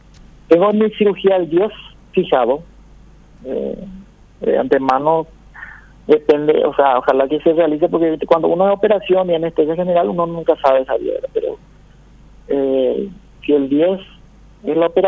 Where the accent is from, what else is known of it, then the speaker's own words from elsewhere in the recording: Paraguay; y como yo, paraguayo.